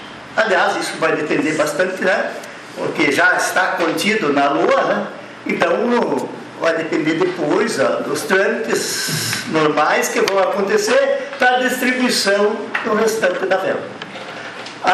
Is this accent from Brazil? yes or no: yes; Rio Grande do Sul, Brazil; porque nós somos gaúchos, né?